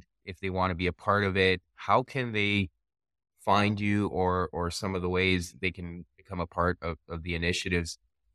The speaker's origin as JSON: {"language": "English", "town": "Montreal", "region": "Quebec", "country": "Canada", "tie": "born or raised there", "lives_now": "Calgary, Canada", "said": "I came back from Montreal yesterday. I was there visiting, but I'm there quite frequently because my family's there and that's where I grew up. But I'm in Calgary."}